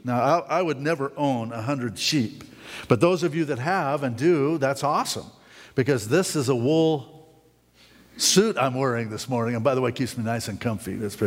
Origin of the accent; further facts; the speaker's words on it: Nevada, United States; born there; I was born in Nevada.